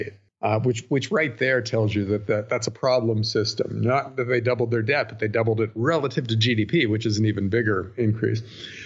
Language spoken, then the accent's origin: English; United States; And as an American, I have to qualify